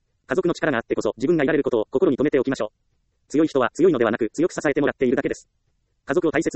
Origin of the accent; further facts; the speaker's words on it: Ehime, Japan; 私の実家は四国の愛媛県にあります。四国に住んでいますから、お隣の高知や香川、徳島によく家族旅行をしたものです。